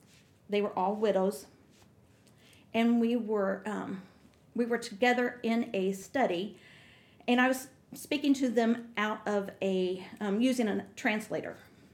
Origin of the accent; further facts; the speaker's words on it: Iowa, United States; I am. I'm from Iowa. So I've got that Midwestern vibe going on. We moved here in, 2007, 2008, been a member at this church all that time.